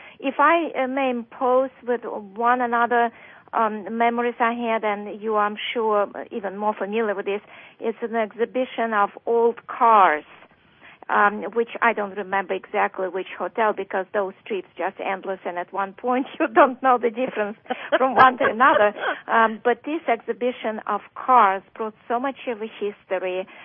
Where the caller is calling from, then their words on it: New York, United States; I'm calling from New York State, which could not be more contrasting than where you are.